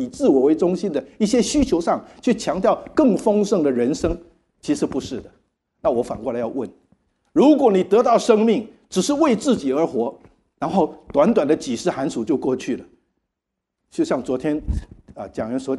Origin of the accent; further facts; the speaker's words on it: Taiwan; 我在台湾长大不会这个歌的